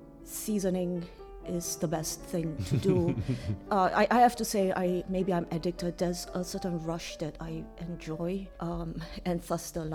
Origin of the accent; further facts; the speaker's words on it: Singapore; I am Singaporean Chinese, of course